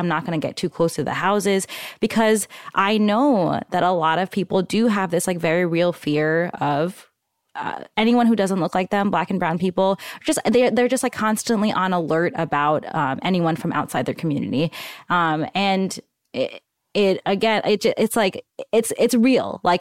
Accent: New York, United States; now in Bay Area, United States; so yeah, I live in the Bay Area. I'm from New York, right? Like, largely diverse cities, right?

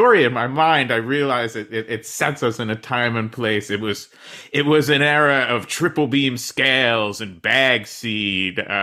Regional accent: New Jersey, United States; I grew up in New Jersey.

